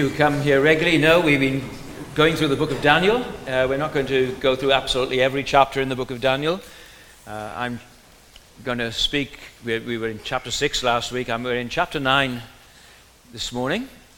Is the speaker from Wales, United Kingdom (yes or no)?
yes; Wales, United Kingdom; accent: Welsh; I'll do it in a Welsh accent. well, it won't be different to my normal accent.